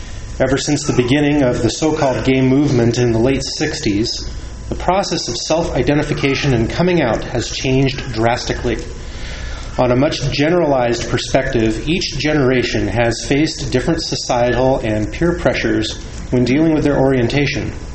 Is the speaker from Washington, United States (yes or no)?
yes; Seattle, Washington, United States; born there; I was born in the Seattle, Washington area.